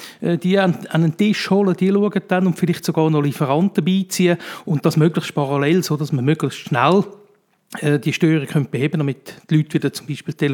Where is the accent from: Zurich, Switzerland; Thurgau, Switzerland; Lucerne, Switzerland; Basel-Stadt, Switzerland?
Zurich, Switzerland; Wetzikon; geboren, seinerzeit noch beim Altersspital. Mittlerweile hat es einen Neubau, wobei der ist ja auch nicht mehr so neu, aber ich bin also nur gebürtiger Wetzikon, bin dort aufgewachsen in die Schule